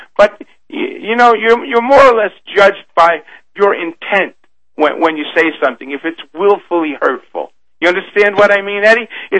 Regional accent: Brooklyn, New York, United States; from Brooklyn.

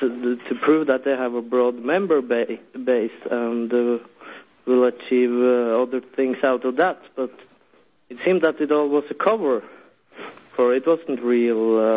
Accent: Norway; I'm from Norway. I'm born and raised in Norway all my life.

